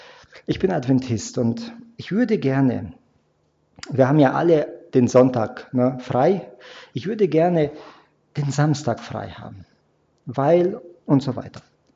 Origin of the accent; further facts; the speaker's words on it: Transylvania, Romania; er kommt aus dem Heimatdorf, aus Rumänien, aus Siebenbürgen, wo ich herkomme.